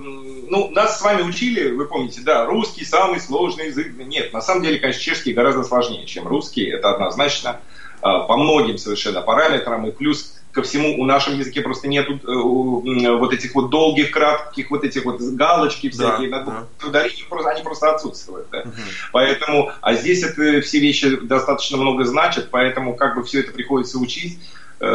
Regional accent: Moscow, Russia; я сам из Москвы, так же, как и вы. Родился, вырос. Для меня, вот, как для русского человека

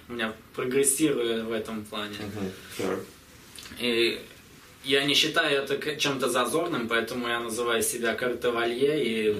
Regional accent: Ufa, Bashkortostan, Russia; Я родом из Уфы.

